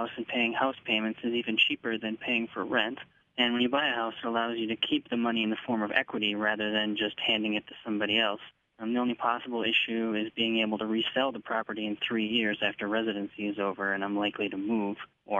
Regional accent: Wausau, Wisconsin, United States; I'm originally from Wausau, Wisconsin, and I plan on being a first-time home buyer this spring after I graduate medical school.

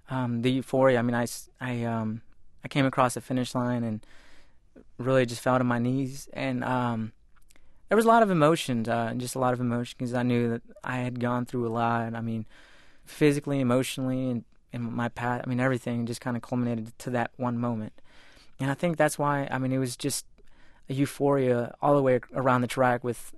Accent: Marble Falls, Texas, United States; I've helped start track teams in my hometown of Marble Falls.

